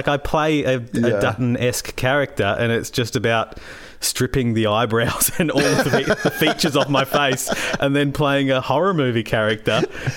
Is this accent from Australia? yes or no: yes; Ballarat, Victoria, Australia; I grew up in Ballarat.